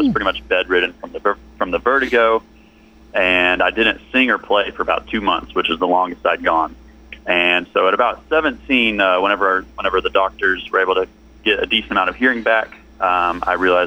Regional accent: Bartlesville, Oklahoma, United States; now in Nashville, United States; I was born and raised in Bartlesville, uh-huh. And I just moved to Nashville a few years ago.

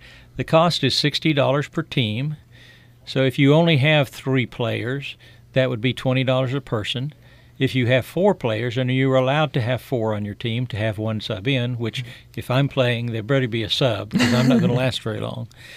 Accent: Bartlesville, Oklahoma, United States; I grew up in Bartlesville, and I was unaware that Bartlesville had homeless.

